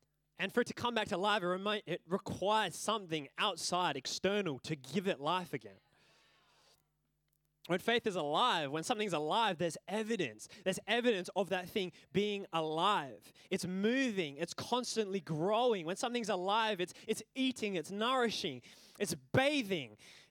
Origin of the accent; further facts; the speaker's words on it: Tasmania, Australia; born there; I was born in Tasmania